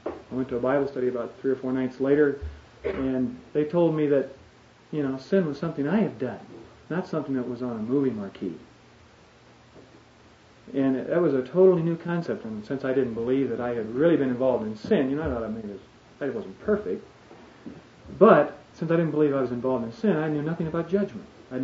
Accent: Nebraska, United States; born or raised there

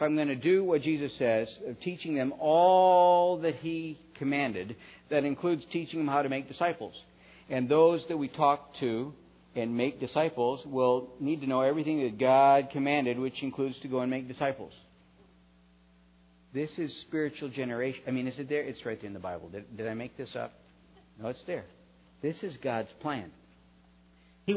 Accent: Wisconsin, United States; I grew up in Wisconsin.

